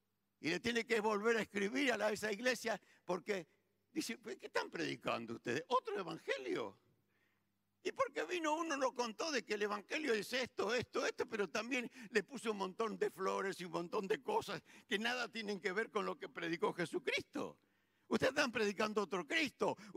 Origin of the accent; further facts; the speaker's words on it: Argentina; nosotros como cristianos y como argentinos